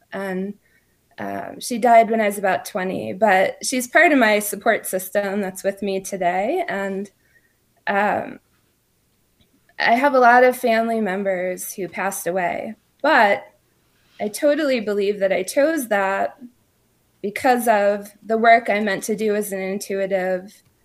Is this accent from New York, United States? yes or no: yes; New York, United States; I ended up meeting this whole group of artists and really interesting people that lived where I grew up in Long Island.